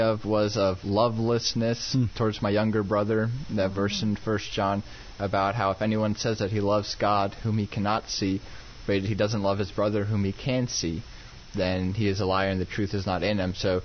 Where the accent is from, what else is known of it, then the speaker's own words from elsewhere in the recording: Texas, United States; Because even though my parents were from South Africa, I grew up in Texas, so I was pretty American.